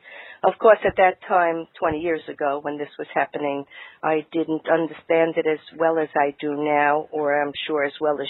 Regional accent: New York, United States; I grew up in New York in a Jewish family

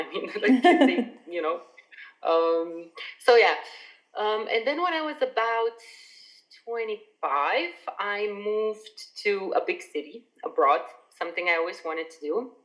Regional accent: Slovenia; I was born and raised in Slovenia, which is a beautiful little country in central Slovenia, where like nature is everywhere. Even the capital city is pretty much a village. So I grew up in very close proximity with nature.

